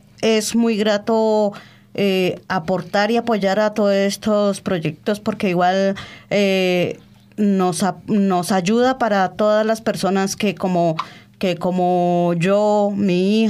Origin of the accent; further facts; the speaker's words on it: Cauca, Colombia; ha sido la del Cauca, que uh-huh. directamente es del departamento de donde yo vengo